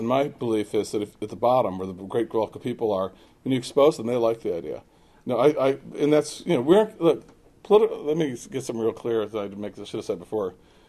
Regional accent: Wisconsin, United States

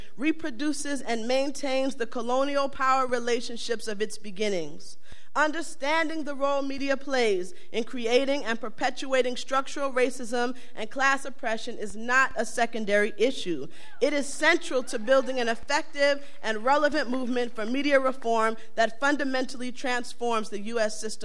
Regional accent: New York, United States; born there

